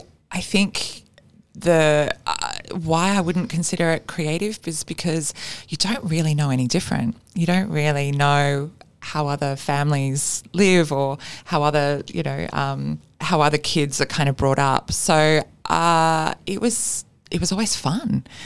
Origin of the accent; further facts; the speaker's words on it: Canberra, Australian Capital Territory, Australia; I was a teenager growing up in Canberra at the time. So this is like early 90s.